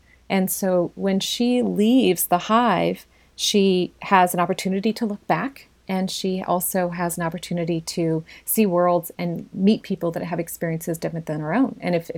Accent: Hannibal, Missouri, United States; I was raised in Hannibal, born there. My family lived out in the country, as I said, but there weren't a lot of, you know, books in my house.

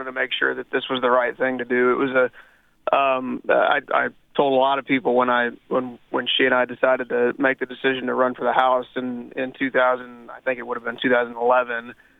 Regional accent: Missouri, United States; I am, right in the middle of my hometown.

